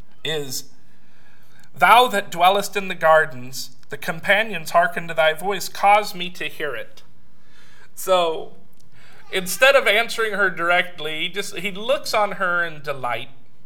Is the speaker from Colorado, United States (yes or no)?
no; Los Angeles, California, United States; I said, Heidi, I grew up in Los Angeles, California.